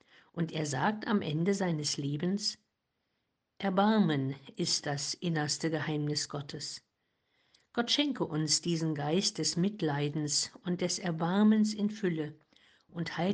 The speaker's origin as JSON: {"language": "German", "town": "Heiligenstadt", "region": "Thuringia", "country": "Germany", "tie": "born there", "said": "In Heiligenstadt im Eichsfeld, wo ich geboren bin, gibt es ein großes Krankenhaus"}